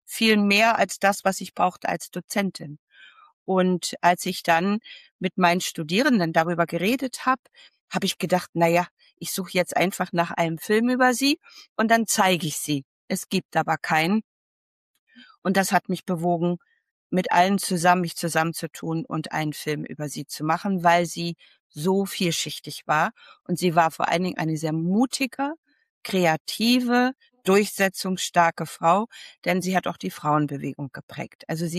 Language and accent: German; Lübeck, Schleswig-Holstein, Germany; Ich komme aus Lübeck, ich bin Sozialarbeiterin und Dozentin